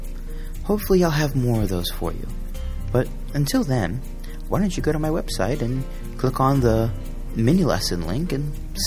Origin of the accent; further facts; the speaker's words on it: Nazareth, Pennsylvania, United States; I grew up in Nazareth, Pennsylvania.